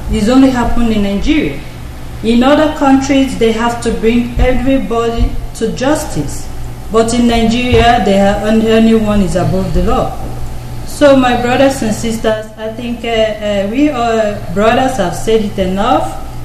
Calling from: Toronto, Ontario, Canada; I'm speaking, and we are broadcasting from Toronto, Canada.

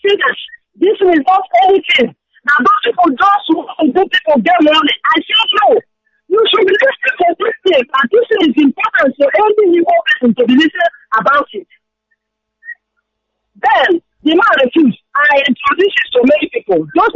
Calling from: Suleja, Niger State, Nigeria; I'm calling from Niger State, Suleja.

